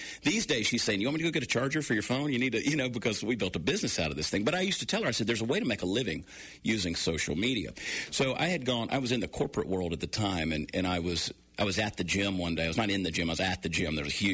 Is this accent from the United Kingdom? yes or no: no; New Jersey, United States; born there; So you mentioned I was born in New Jersey, and whoever did that Wikipedia page, I hate their guts.